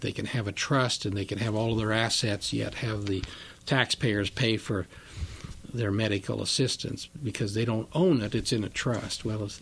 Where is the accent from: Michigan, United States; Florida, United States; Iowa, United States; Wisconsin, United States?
Iowa, United States; Red Oak; now in Knoxville, United States; I grew up down in Red Oak, which is also a county seat town.